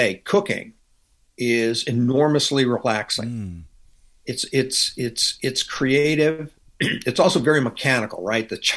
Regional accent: Louisiana, United States; I'm from Louisiana.

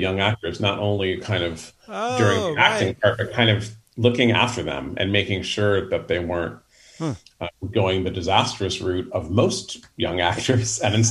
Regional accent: San Francisco, California, United States; Yeah, I'm from San Francisco.

